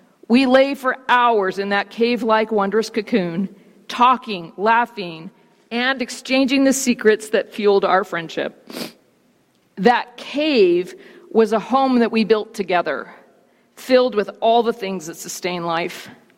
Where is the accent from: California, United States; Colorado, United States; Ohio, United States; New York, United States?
California, United States; Sylmar; To be more precise, I grew up in Sylmar, a small suburban community so named for the Spanish for the sea of olives that grew there.